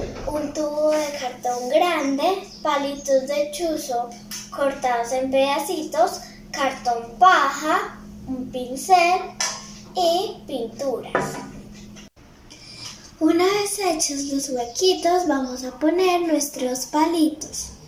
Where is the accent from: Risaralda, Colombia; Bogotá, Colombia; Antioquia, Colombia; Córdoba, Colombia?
Risaralda, Colombia; Santa Rosa de Cabal; de Santa Rosa de Cabal, de la Escuela San Vicente de Paúl